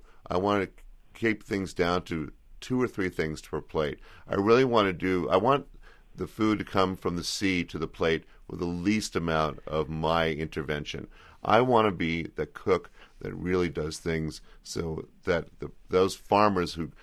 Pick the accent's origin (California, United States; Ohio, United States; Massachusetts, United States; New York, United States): California, United States; Berkeley; I grew up in Berkeley, California, and, you know, I ate at Japanese restaurants, Chinese restaurants.